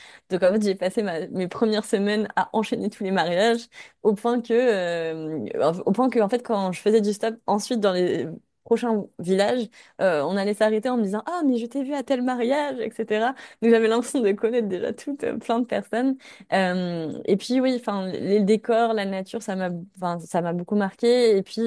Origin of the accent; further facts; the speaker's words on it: Brittany, France; parce que je viens de Bretagne et que j'étais assez fière de ça.